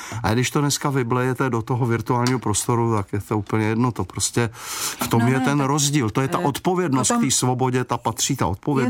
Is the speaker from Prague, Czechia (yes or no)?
yes; Prague, Czechia; Já jsem se tam přistěhoval, protože jsem kluk z Prahy, že jo. Až do roku 2001 jsem žil v Praze.